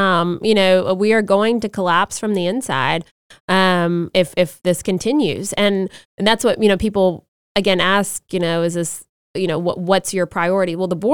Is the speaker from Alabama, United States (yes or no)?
yes; Alabama, United States; And so I'm from Monroe County. We used to have Vanity Fair, a booming textile industry throughout Southwest Alabama, and NAFTA killed that.